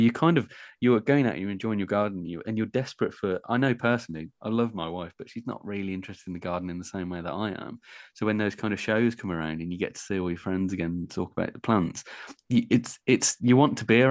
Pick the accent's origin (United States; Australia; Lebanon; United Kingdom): United Kingdom; Birmingham, West Midlands; accent: Birmingham; I'm in Birmingham, as you can tell from my accent, yes.